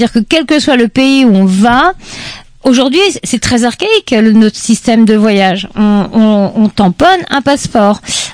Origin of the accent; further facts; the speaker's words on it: France; En tant que ressortissante française, comme je suis française